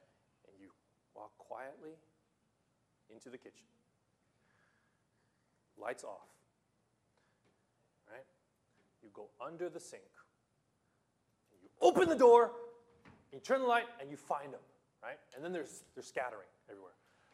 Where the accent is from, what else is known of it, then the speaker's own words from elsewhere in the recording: California, United States; now in Japan; So I grew up in California, and I got lucky.